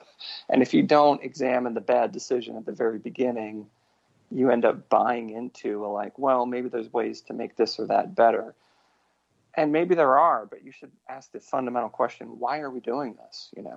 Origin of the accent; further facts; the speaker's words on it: Tacoma, Washington, United States; Yeah, so he was in a mall in my hometown, Tacoma, Washington, much maligned Tacoma, Washington, sort of in the shadow of Seattle.